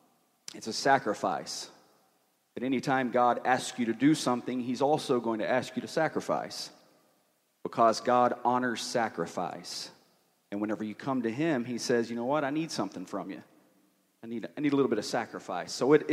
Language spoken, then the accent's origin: English; Tennessee, United States; I come from Northeast Tennessee, where we believe in four different seasons. So it's a little strange being in Southern California in September